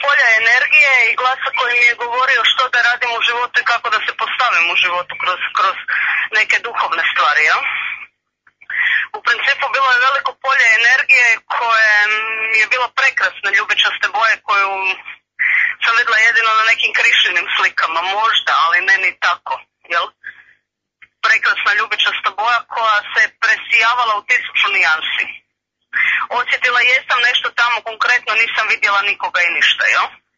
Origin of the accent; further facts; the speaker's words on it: Zagreb, City of Zagreb, Croatia; mislim da je to dovoljno i Zagreba sam.